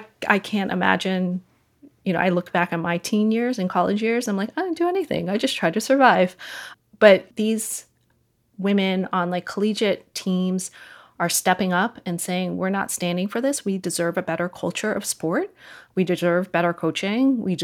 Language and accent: English; United States; you know, as someone who grew up, you know, I'm Chinese American.